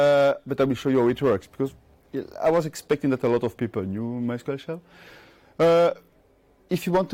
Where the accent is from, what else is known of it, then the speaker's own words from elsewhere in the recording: Belgium; English is a second language; I'm from Belgium, so I'm used to the Belgium water that you all had last night